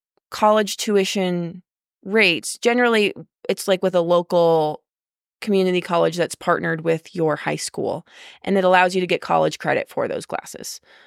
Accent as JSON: {"language": "English", "town": "St. Louis", "region": "Missouri", "country": "United States", "tie": "born or raised there", "said": "So I grew up in St. Louis, and I really just did not want to go to school in St. Louis."}